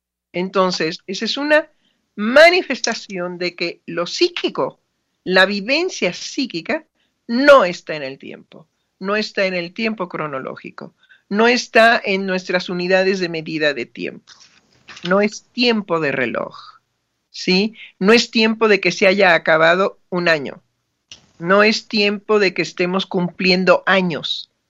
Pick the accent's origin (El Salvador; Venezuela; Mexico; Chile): Mexico; no cabe duda que somos mexicanos. Ahí está el diminutivo